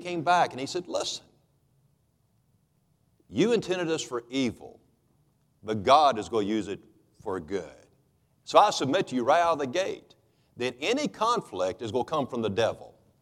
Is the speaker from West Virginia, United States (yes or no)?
yes; West Virginia, United States; born there; Folks, it's no secret I was born in Boone County, and if you take offense with this, I'm pointing at me.